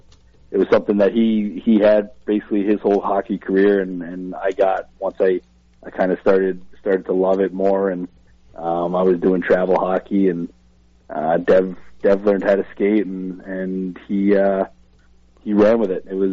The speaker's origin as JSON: {"language": "English", "region": "New Jersey", "country": "United States", "tie": "born or raised there", "said": "It was one of those things that growing up in New Jersey, especially when I was a kid, hockey in New Jersey definitely wasn't what it was now."}